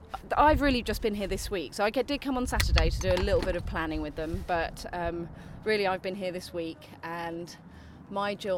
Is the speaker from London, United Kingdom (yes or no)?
yes; Catford, London, United Kingdom; from South London, Catford.